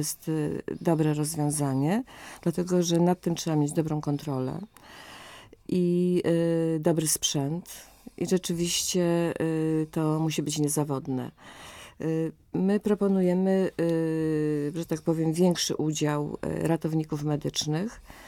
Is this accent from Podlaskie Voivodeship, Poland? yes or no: no; Łódź, Łódź Voivodeship, Poland; Ja jako łodzianka muszę powiedzieć, że ten projekt bardzo mnie cieszy